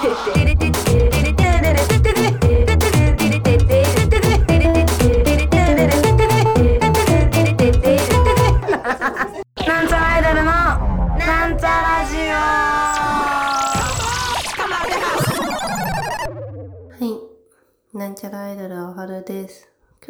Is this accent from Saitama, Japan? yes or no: yes; Saitama, Japan; 私、埼玉県出身なんですけど、その埼玉県の中でも、どちらかというと北の方、さらに言うと、東の方の出身なんですけど、で、中学校は地元の中学に行ってたんですね。